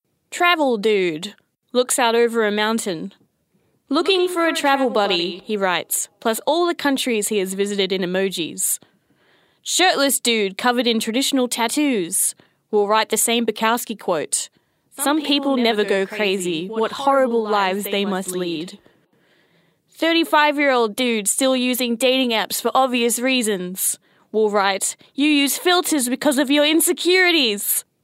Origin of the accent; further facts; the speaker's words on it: Perth, Western Australia, Australia; from Perth!